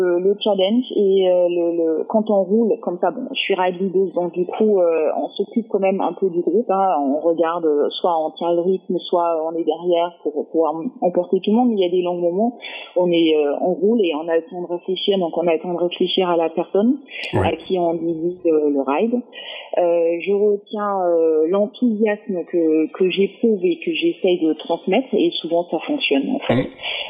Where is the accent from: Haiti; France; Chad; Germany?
Germany; French is a second language; Alors, moi, vous l'avez peut-être entendu, je suis allemand, donc j'ai un petit accent. Donc, j'ai grandi en Allemagne.